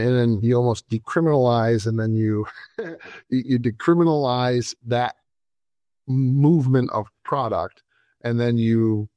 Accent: Pennsylvania, United States; I'm a native Pennsylvanian. I'm from Western PA.

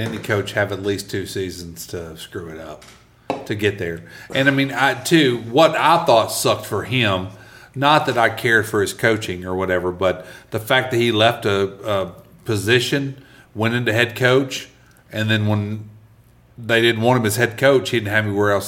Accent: Columbus, Ohio, United States; also born or lived in Maryland; No, like, well, I grew up here in Columbus.

